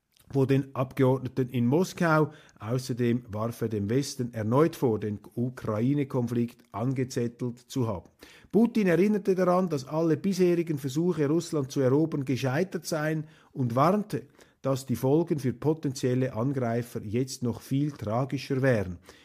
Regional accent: Switzerland; Aber für mich als Schweizer trotzdem sehr beunruhigend

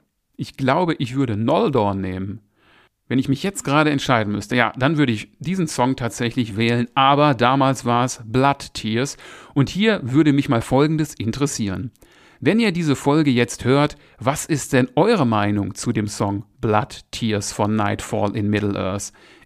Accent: Essen, North Rhine-Westphalia, Germany; in der Zeche Karl in Essen gesehen habe, obwohl das ja so meine Heimatstadt ist

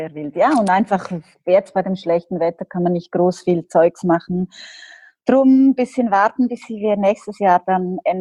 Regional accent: Liechtenstein; Zwei Liechtensteiner Jungs sind mich plötzlich angegangen als ein Liechtensteiner Junge.

